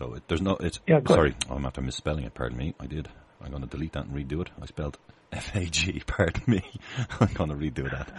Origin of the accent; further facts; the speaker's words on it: Ireland; I'm from Ireland here.